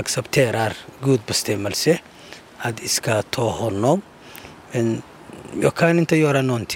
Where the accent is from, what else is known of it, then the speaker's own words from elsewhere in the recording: Somalia; Swedish is a second language; Jag kom hit från Somalia att jag ska delta begravning.